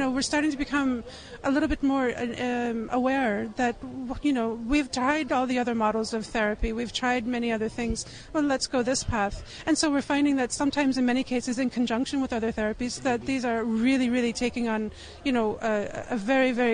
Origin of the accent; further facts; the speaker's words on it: Chicago, Illinois, United States; now in Ireland; I come from Chicago originally, but I live here in Ireland now. My family would be Irish.